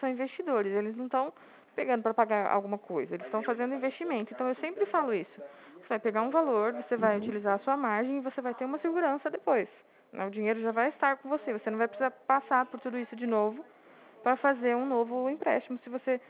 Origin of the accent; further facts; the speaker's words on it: Dracena, São Paulo, Brazil; eu sou de Dracena, no interior de São Paulo.